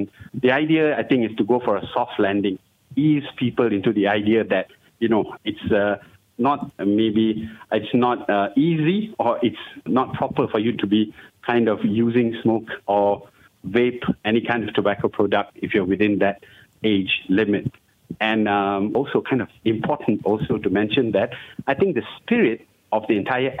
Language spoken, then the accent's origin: English; Malaysia; But definitely, as a Malaysian, I would expect us to have absolutely no kind of discriminatory practices onto those living in the same country